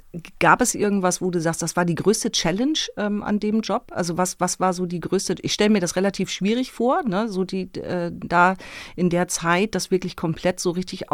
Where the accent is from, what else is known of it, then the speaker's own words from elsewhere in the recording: Hamburg, Germany; born there; Ich bin gebürtige Hamburgerin